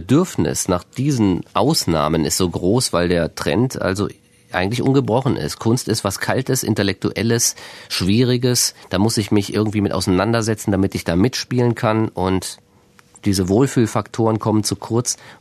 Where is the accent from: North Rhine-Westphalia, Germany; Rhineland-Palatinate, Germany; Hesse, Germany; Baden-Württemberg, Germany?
Hesse, Germany; Kassel; es ist ein Buch über meine Heimatstadt Kassel und die gilt als die hässlichste Stadt westlich Sibiriens